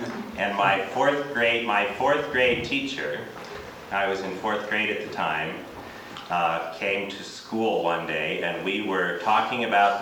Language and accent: English; New York City, New York, United States; I'm from New York City, where I'm a church historian with Auburn Theological Seminary